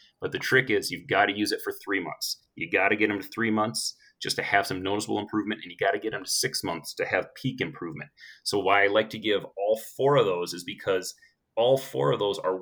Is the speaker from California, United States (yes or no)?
no; San Antonio, Texas, United States; So I'm from San Antonio, or currently living in San Antonio. So the grocery store that we have in town is HEB.